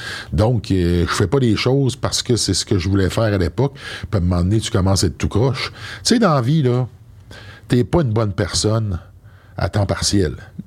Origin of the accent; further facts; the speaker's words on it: Sainte-Anne-de-Portneuf, Quebec, Canada; Je viens de la Côte-Nord, Saint-Anne-de-Portneuf, un petit village sur la Côte-Nord.